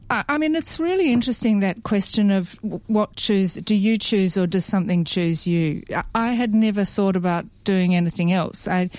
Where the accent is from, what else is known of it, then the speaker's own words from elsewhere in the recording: Melbourne, Victoria, Australia; So I grew up, my grandparents were from the country. So we always did the backwards and forwards to the country.